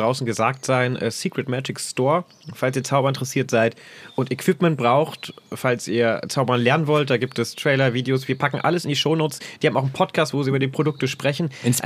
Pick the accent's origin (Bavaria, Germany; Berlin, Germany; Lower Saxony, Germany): Lower Saxony, Germany; Braunschweig; aus meinen ursprünglichen Zirkeln, wo ich herkomme, Braunschweig